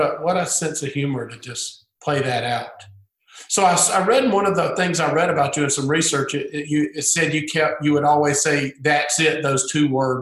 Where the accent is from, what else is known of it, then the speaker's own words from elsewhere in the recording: Albany, Georgia, United States; Albany, Georgia, about 2 hours south of here.